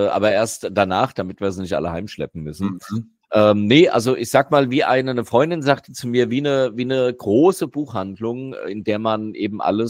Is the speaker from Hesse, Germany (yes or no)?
yes; Eddersheim, Hesse, Germany; born there; in meinem Geburtsort in Eddersheim gab es mal einen